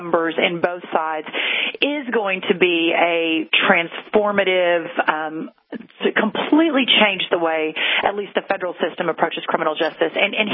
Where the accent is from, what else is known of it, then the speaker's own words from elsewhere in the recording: Texas, United States; and by the way, I came from Texas. I'm now at the White House sort of bringing the Texas model, I like to think.